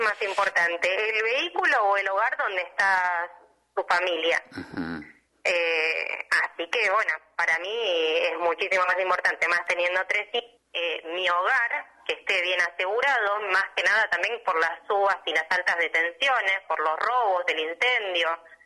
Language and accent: Spanish; San Miguel, Buenos Aires Province, Argentina; como vengo de Buenos Aires, de San Miguel, los riesgos de acá que no son los mismos que los que hay allá.